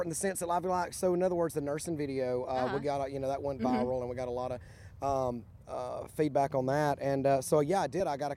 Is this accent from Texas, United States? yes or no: no; Southside, Alabama, United States; grew up in a little community called Southside, Alabama. It was a river, okay. little riverside community there on the Coosa River.